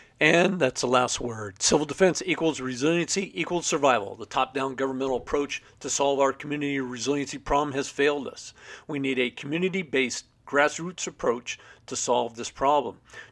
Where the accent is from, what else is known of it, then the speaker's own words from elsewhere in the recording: Portland, Oregon, United States; I grew up in Portland. That's my home. I have siblings out there still.